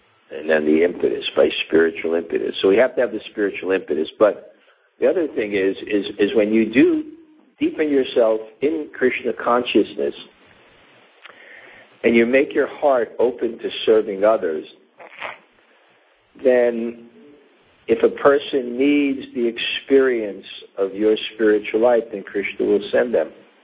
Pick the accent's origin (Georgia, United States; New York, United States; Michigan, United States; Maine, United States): New York, United States; New York City; JFK, and then go down the Belt Parkway, and my where I grew up was on the Belt Parkway, just a couple of blocks.